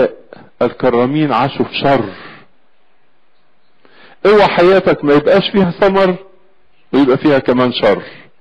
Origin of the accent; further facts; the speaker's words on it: Egypt; بلادنا مصر